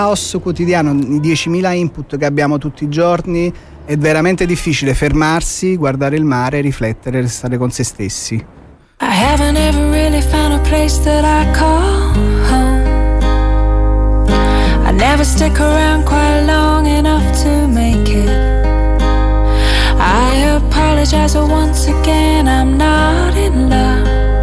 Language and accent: Italian; Naples, Campania, Italy; Da napoletano ovviamente amo e adoro il mare, e Napoli è bagnata dal mare